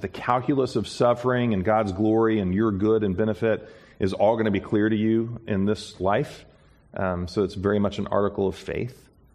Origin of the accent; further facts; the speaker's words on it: United States; Sometimes I'd like to escape from that because I'm an American and I like comfort.